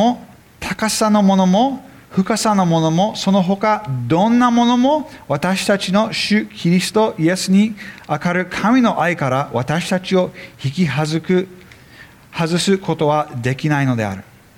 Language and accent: English; Japan; Now, as many of you know, I grew up in Japan, and so my Japanese is rusty, but I can speak it.